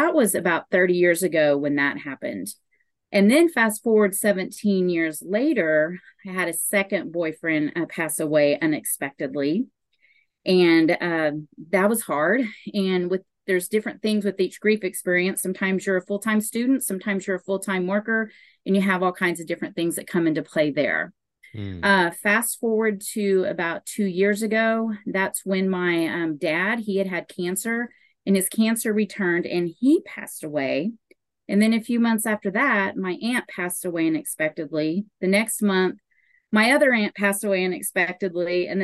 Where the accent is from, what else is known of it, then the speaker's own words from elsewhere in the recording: Oklahoma, United States; I am from Oklahoma, and I have gone through several losses.